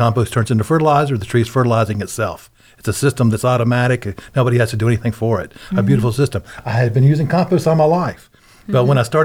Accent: Georgia, United States; born there; moved away; I came from the Southeast U.S. I was born in Georgia, and there was very little organic gardening going on.

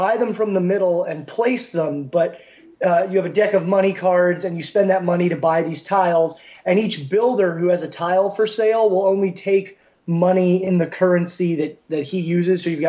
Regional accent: Columbia, Missouri, United States; Columbia, Missouri. So okay. The middle of nowhere.

